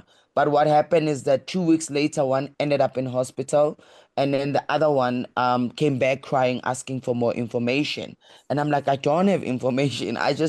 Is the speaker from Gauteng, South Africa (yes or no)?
yes; Alexandra, Gauteng, South Africa; I grew up in Alexandra Township, and I knew that I can break free from, you know, the poverty cycle.